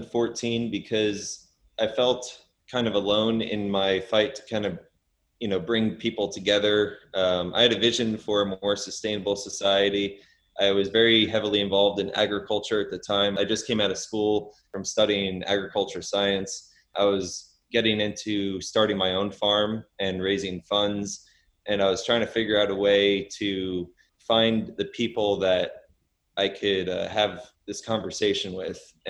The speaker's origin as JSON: {"language": "English", "region": "New York", "country": "United States", "tie": "born or raised there", "lives_now": "Portland, United States", "said": "I'm from Portland, Oregon, although I grew up in New York."}